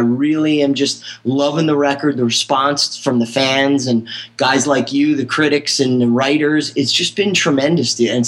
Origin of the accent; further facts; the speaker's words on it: Paramus, New Jersey, United States; but we grew up in Paramus, New Jersey, and he grew up in Hackensack.